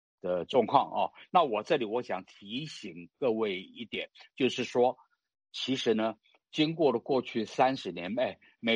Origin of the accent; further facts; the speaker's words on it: Taiwan; 那么所以呢，作为台湾人呢，我觉得台湾人要先问自己可不可靠